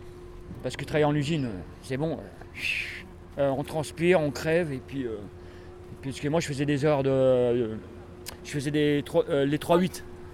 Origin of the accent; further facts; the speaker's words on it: Poitiers, Nouvelle-Aquitaine, France; Déjà, moi, je viens de Poitiers.